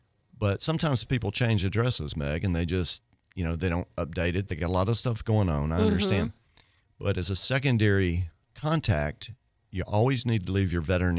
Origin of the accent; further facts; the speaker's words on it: Mississippi, United States; I'm originally from Mississippi.